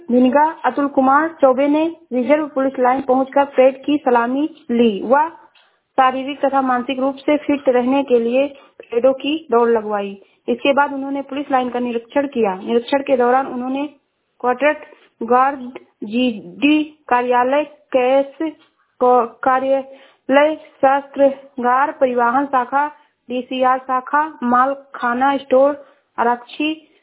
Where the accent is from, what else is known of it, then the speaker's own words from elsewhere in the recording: Uttar Pradesh, India; मैं जिला बस्ती से हूँ।